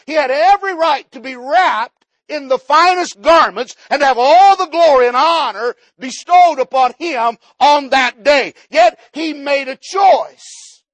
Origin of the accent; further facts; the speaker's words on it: West Virginia, United States; Growing up in West Virginia, I heard